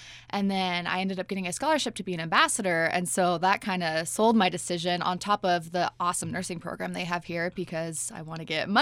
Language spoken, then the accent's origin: English; Meridian, Idaho, United States; I am from Boise, and then I grew up in Meridian.